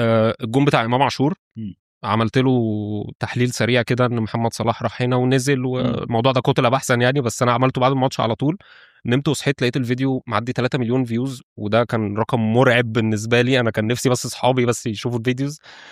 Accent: Egypt; اقدم استاد في افريقيا استاد اسكندريه اللي على بعد كام شارع من بيتي، واحنا مش عارفين، احنا مش عارفين ان اقدم استاد في افريقيا موجود عندنا في مصر وجنب بيتي.

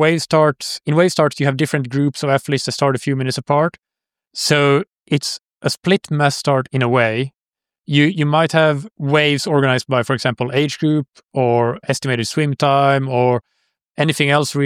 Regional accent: Finland; English is a second language; I'm from Finland, and this race was in cold water in Finland.

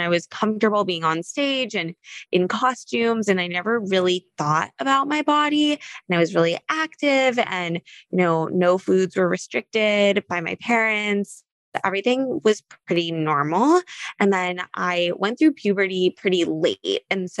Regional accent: California, United States; now in New York City, United States; I live in New York City. I actually just moved here and I'm from California. So first winter is about to go down, pretty nervous.

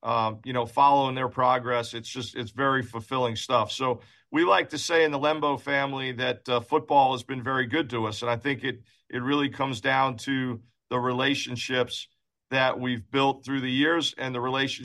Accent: New York City, New York, United States; You know, I was a blue-collar kid growing up in Staten Island, New York, and was the first one in my family to go away to college.

